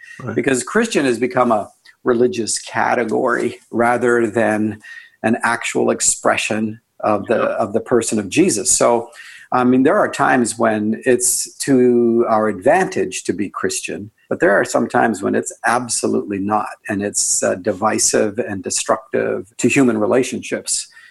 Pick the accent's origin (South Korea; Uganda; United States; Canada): Canada; I'm Canadian.